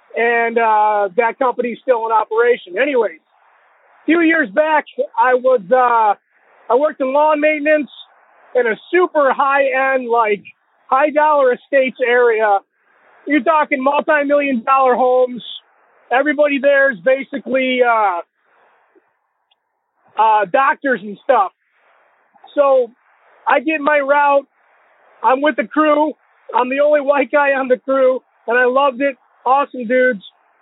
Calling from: Illinois, United States; That's not my real name. I'm from Illinois.

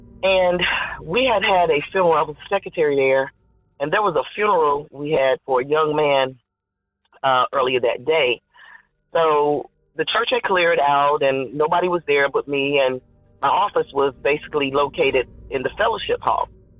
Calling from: North Carolina, United States; I'm calling from North Carolina.

